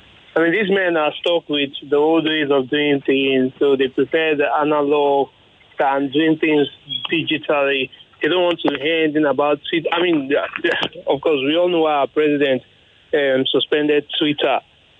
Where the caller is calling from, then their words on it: Japan; I'm calling from Japan.